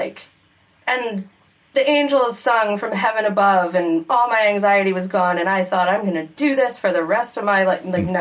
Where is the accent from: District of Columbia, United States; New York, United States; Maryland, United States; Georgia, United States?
Maryland, United States; Towson; Born and raised in Towson, Maryland.